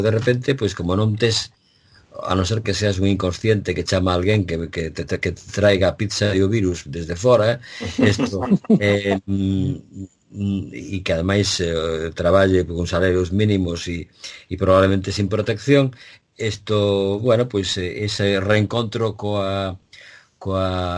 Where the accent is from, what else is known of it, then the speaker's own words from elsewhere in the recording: Galicia, Spain; moved away as an adult; é un exilio porque non cheguei a ter traballo na miña terra